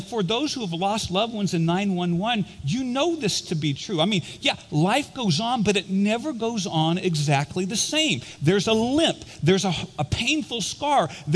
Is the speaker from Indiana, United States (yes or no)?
yes; Indiana, United States; I grew up in Indiana. Everybody plays basketball in Indiana.